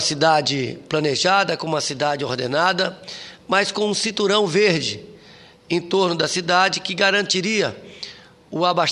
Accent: Brasília, Federal District, Brazil; Como brasiliense, conhecedor profundo da realidade da nossa cidade

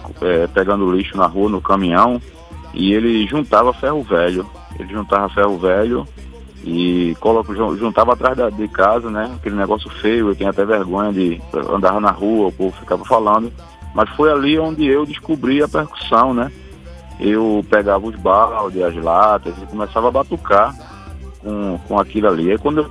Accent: Olinda, Pernambuco, Brazil; que eu sou daqui de Pernambuco, de Olinda

